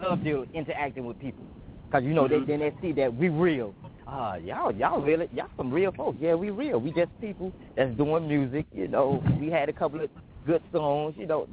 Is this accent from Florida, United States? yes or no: yes; Miami, Florida, United States; from Miami, Florida. I grew up in Liberty City, Overtown.